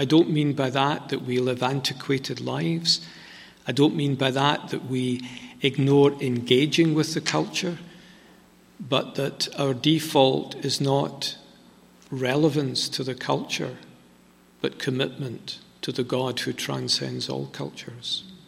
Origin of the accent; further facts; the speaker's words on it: Scotland, United Kingdom; And I'm standing, I'm a Scotsman, and what?